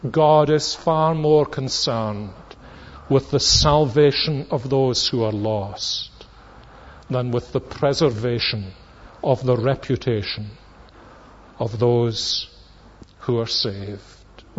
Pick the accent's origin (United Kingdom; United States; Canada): United Kingdom; Scotland; We are decent Scottish people. The magnitude of our passion is ordinarily measured by its hiddenness.